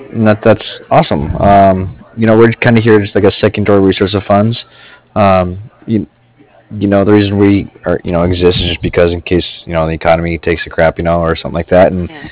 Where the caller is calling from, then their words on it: Cardiff, Wales, United Kingdom; I'm actually calling from Cardiff.